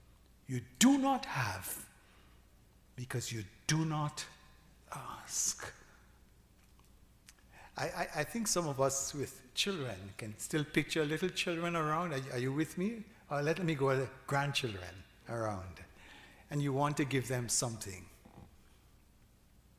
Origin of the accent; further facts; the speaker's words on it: Jamaica; I born in March, you know. March people. I'm from Jamaica, you know. Jamaica people.